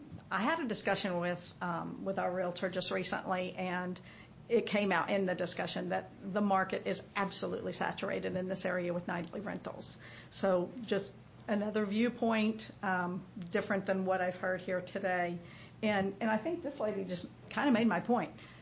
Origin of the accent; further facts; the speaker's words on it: Missouri, United States; I'm from Missouri. I'm a born skeptic.